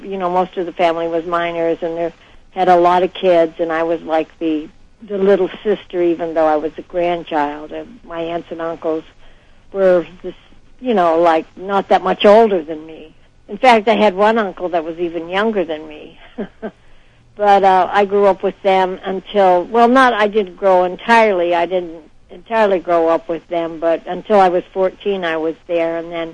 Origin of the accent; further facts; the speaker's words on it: Detroit, Michigan, United States; they really put me through the mill when I was growing up in Detroit.